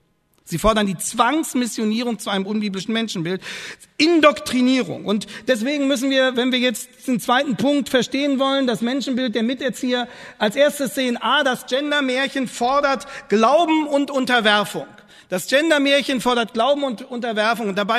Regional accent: Lower Saxony, Germany; Ich komme aus Niedersachsen, wie Sie wissen.

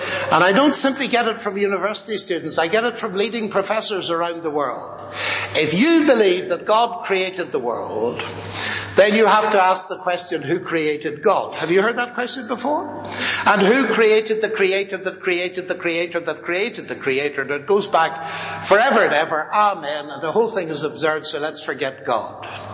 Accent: Armagh, Northern Ireland, United Kingdom; this is my home country, and I come from Armagh. You've heard of Armagh, haven't you? It's a way up country.

